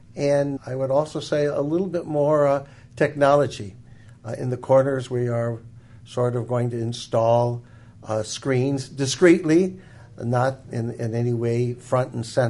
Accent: Akron, Ohio, United States; I am from Akron, and I spent most of my priesthood on the East Side.

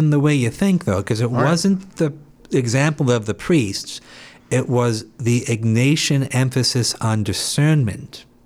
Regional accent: Cleveland, Ohio, United States; I grew up in West Park in Cleveland.

